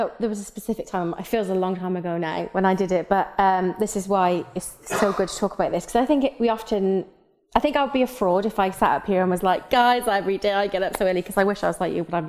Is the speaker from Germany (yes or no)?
no; Wales, United Kingdom; accent: Welsh; my Welsh accent really come through then.